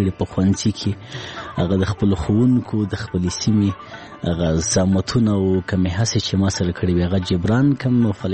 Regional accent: Laghman, Afghanistan; زه په لغمان کې پیدا شوم، په لغمان کې رالوی شوم، خوانسی مې په لغمان کې لوستې،

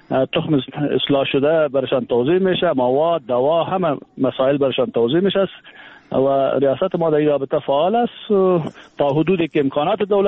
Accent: Kapisa, Afghanistan; ما نه تنها کس کاپیسا بلکه ما از افغانستان هستیم.

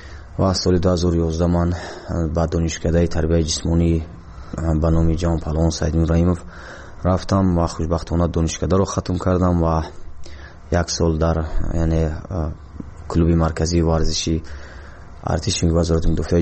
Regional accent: Vanj, Gorno-Badakhshan, Tajikistan; من 1 ژانویه 1993 در ناحیه ونج ولایت قطار کوهستانی بدخشان در جماعت دیهات محمد لابلویف به دنیا آمدم

